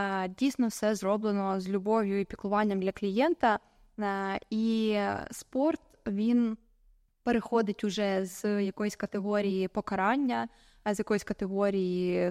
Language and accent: Ukrainian; Kyiv, Ukraine; also born or lived in United States; І коли я повернулася після Америки назад в Київ, звідки я родом